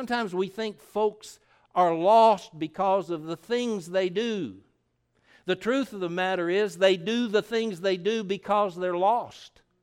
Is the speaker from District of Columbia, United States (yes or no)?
no; Harrodsburg, Kentucky, United States; also born or lived in Lexington; We said, well, we're from Kentucky.